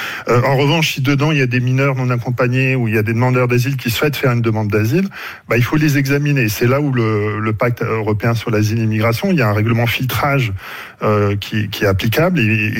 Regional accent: Hauts-de-France, France; now in Grenoble, France; Je suis aussi originaire du Nord, hein, d'ailleurs. Ouais. Je suis à Grenoble.

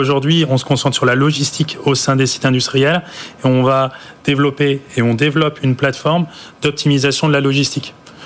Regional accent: Hauts-de-France, France; Je viens du Nord et un Zozio, c'est un oiseau.

